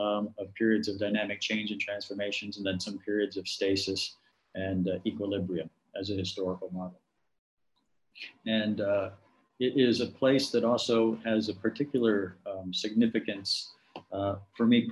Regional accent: Chicago, Illinois, United States; imaginative recreation of history of my hometown and the laboratory that I'm quite fascinated with, the city of Chicago in the United States

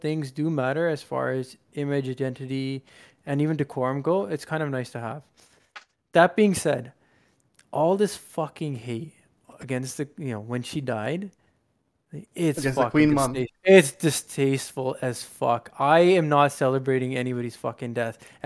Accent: Canada; we're not American. Like that in its like the system, our government, everything, it really draws that line and it kind of gives us a bit of an identity that's different from our neighbors to the south that I kind of like.

